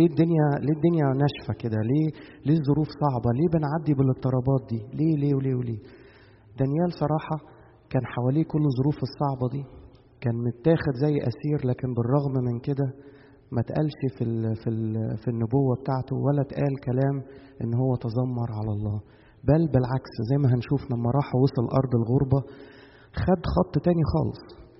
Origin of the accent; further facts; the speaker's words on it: Egypt; now in Canada; وإحنا قاعدين هنا في كندا بالنسبة أن إحنا جايين من مصر، إحنا الاثنين اتغربنا